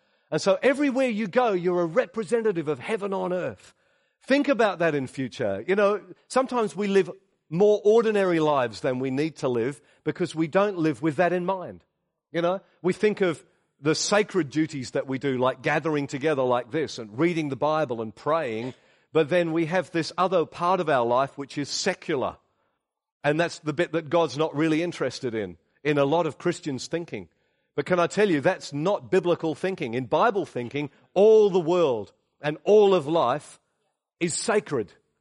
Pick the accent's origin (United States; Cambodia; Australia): Australia; You know, we're from Australia, but more importantly, we're from heaven.